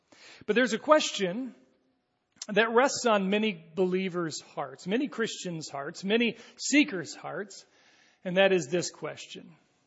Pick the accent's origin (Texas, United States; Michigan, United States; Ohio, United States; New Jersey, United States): Michigan, United States; Pontiac; also born or lived in Davison, United States; I grew up actually in Pontiac, Michigan, and when I was about 6 years old, began attending Shalom Baptist Church.